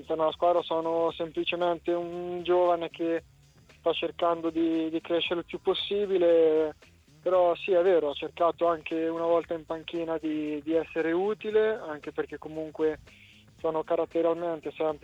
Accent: Ancona, Marche, Italy; siamo tutti di Ancona

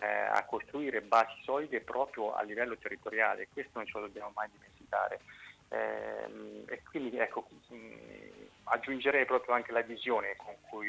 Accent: Porto Sant'Elpidio, Marche, Italy; moved away as an adult; sono di Porto Sant'Elpidio, sono nato, sono cresciuto come calciatore, come uomo

